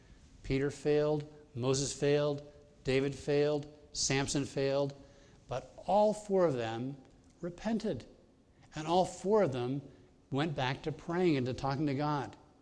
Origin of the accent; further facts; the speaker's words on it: Bahamas; I grew up in the Bahamas.